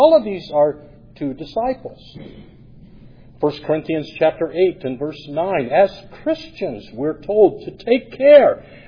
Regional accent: Michigan, United States; I grew up in Michigan, and about this time of year, in that part of the country, maybe a little later, you start thinking about tornadoes.

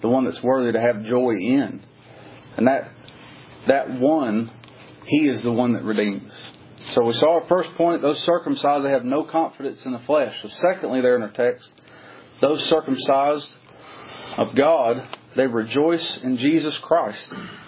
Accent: Canada; oh, no, I'm Canadian.

